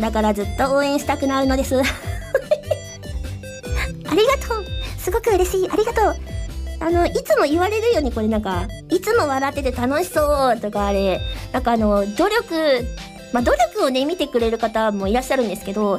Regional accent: Mie, Japan; 私三重県出身という風に言ったんですけど、

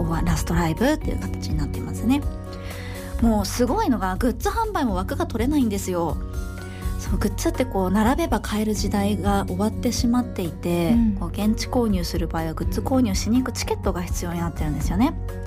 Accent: Akita, Japan; いつも秋田からは当時は新幹線もまだなかったので、もう特急電車乗り継ぎで9時間かけて行ってました

